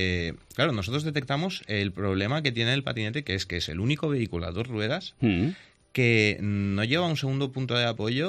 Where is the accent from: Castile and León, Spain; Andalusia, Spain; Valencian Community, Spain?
Valencian Community, Spain; Valencia; born or raised there